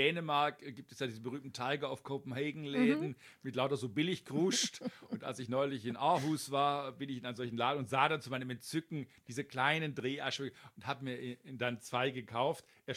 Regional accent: Heilbronn, Baden-Württemberg, Germany; in meiner Heimatstadt Heilbronn

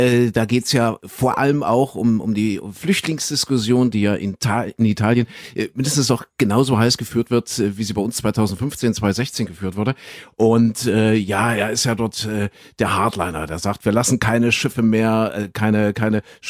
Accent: Saxony, Germany; Ich komme ja aus Sachsen.

